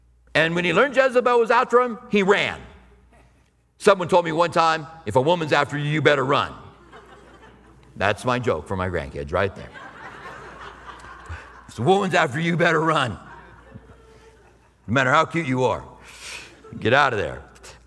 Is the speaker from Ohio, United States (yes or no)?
no; Clinton, Iowa, United States; people from Iowa, which is where I'm from, I was born in Clinton, Iowa